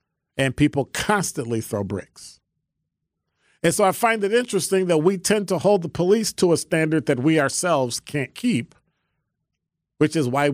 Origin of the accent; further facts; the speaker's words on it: Chicago, Illinois, United States; When I was growing up in Chicago, we lived on a second floor over a tavern and an insurance company.